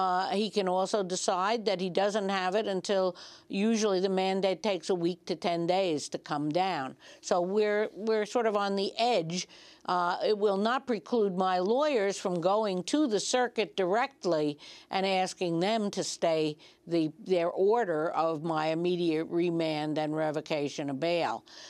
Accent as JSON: {"language": "English", "country": "Ireland", "said": "I expect the worst, being Irish, but hope for the best"}